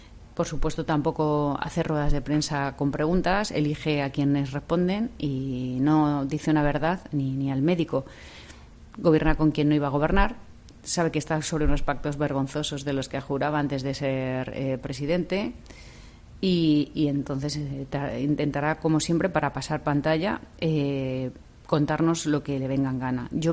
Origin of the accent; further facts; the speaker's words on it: Spain; ahí están los de Madrid, porque somos ante todo españoles